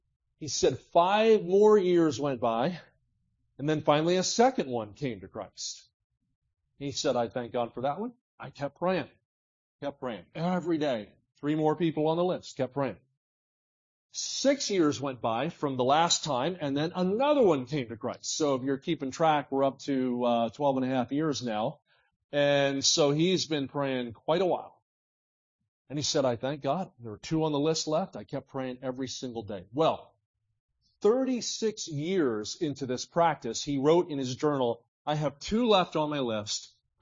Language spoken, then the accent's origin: English; New Jersey, United States; We were growing up in South Jersey. Philadelphia was 20 minutes away, and so we had a lot of Italian influence in our area.